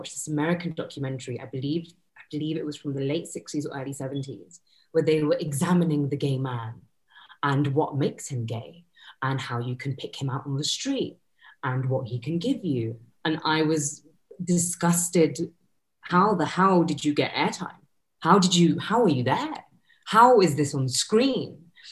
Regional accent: India; But if you look at history, like I'm Indian, the Kama Sutra, come on.

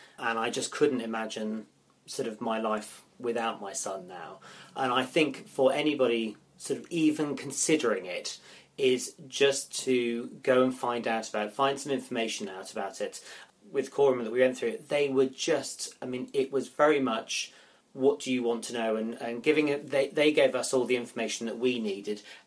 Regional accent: Loughborough, East Midlands, United Kingdom; I'm from Loughborough

